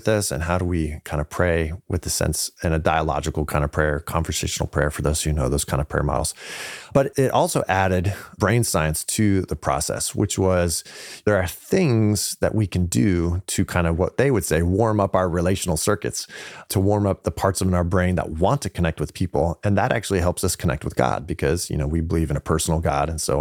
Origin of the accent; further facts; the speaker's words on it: California, United States; So I was raised in California as Friendly Baptists, or Friendly Fundamentalists, Free Church kind of Baptist.